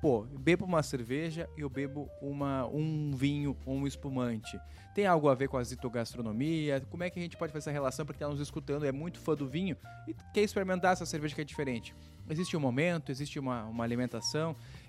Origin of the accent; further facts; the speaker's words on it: Rio Grande do Sul, Brazil; sou gaúcho, né? Sou lá da região central do estado